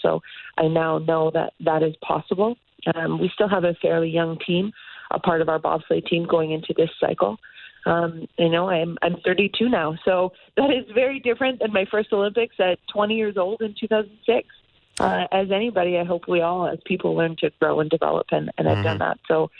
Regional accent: Calgary, Alberta, Canada; I'm born and raised in Calgary, so being around Canada Olympic Park, now Winsport, and growing up in the mountains

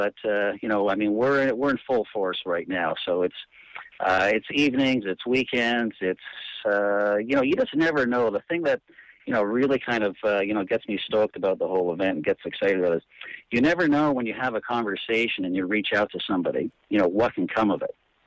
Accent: London, Ontario, Canada; in my hometown of London, Ontario.

